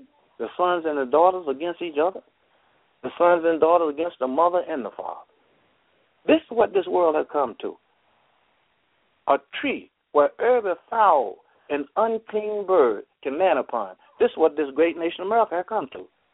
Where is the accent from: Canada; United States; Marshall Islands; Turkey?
United States; Brooklyn, New York; from Brooklyn, New York